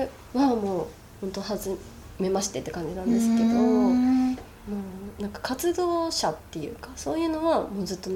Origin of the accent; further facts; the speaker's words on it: Kansai, Japan; now in Tokyo, Japan; 関西なんです。